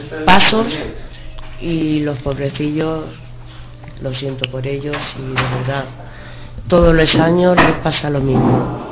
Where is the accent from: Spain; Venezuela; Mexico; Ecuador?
Spain; Andalusia; now in Parla, Spain; porque yo soy andaluza, aunque llevo mucho tiempo viviendo aquí en Parla